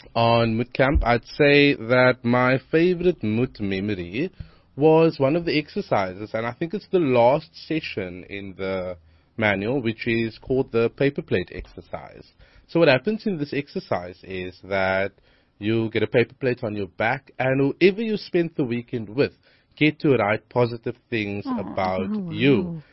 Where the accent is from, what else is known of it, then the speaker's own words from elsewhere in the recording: Cape Town, Western Cape, South Africa; I'm from Hanover Park. I'm 23.